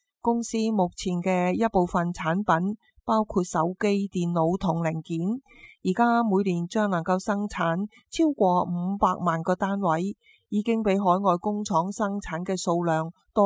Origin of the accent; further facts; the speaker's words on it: Hong Kong; 我们香港人最关心的还是美元和港币脱欧的问题。